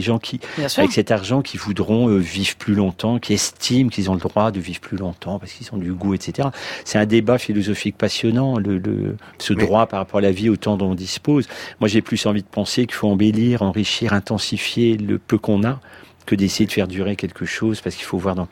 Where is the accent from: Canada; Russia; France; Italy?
France; Valenciennes, Hauts-de-France; des babysitters, on disait des nounous à l'époque, qui me gardaient quand j'étais petit à Valenciennes